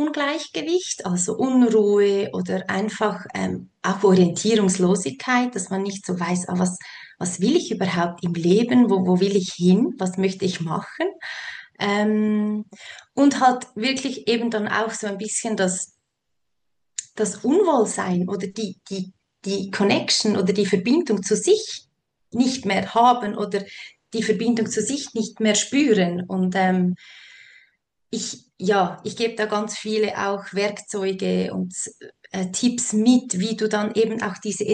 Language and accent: German; Switzerland; Ich komme aus der Schweiz und wohne mit meinem Sohn und meinem Mann im schönen Kanton Nidwalden. Das ist ganz in der Nähe von Luzern.